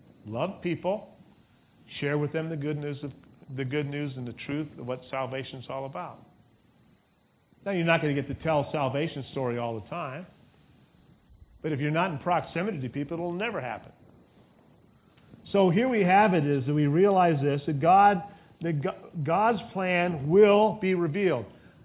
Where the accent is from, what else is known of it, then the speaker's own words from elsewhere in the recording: Ukiah, California, United States; born there; also born or lived in Bakersfield; My parents, I was born in Ukiah, I went to Bakerfield, moved back.